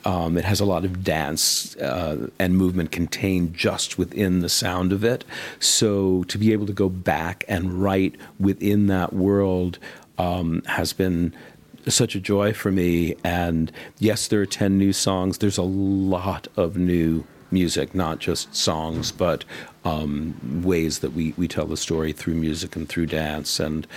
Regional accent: United States; I'm obviously American, and in the States we have families pulled apart

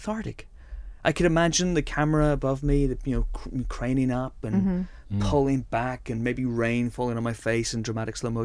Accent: Northern Ireland, United Kingdom; Even though you and I grew up in Northern Ireland, we have no encounters with guns, no encounters with violence.

